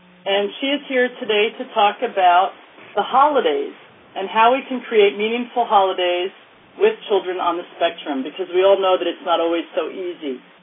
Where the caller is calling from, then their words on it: San Diego, California, United States; I'm calling in from San Diego